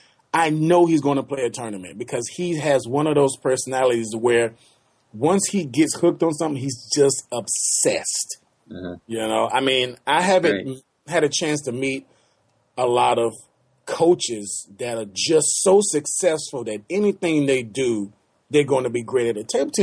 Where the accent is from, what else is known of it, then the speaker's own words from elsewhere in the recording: Wilson, North Carolina, United States; I'm from Wilson, North Carolina, which is population 43,000 people.